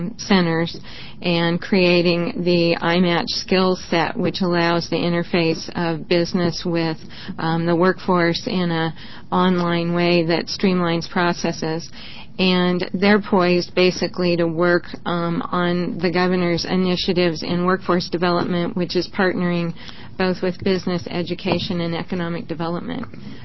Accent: Bend, Oregon, United States; I'm a native Oregonian. I don't often say that, but I'm. I'm from Bend, which is a town that resembles nothing of what it looked like when I left.

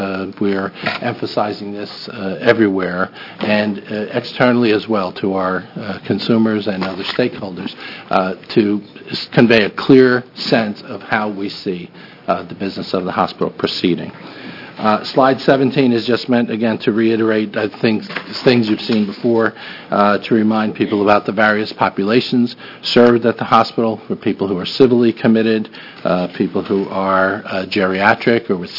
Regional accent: New Jersey, United States; I'm from New Jersey, so I can talk really fast, and, even with a slight accent.

